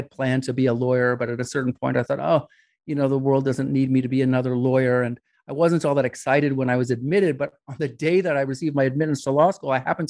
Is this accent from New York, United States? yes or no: yes; New York, United States; It wasn't a subject that we studied. I grew up in New York.